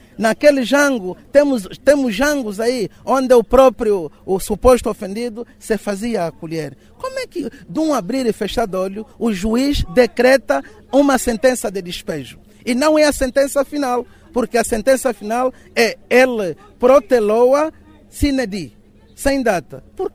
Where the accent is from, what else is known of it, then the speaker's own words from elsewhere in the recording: Angola; envergonha a todos nós, enquanto angolanos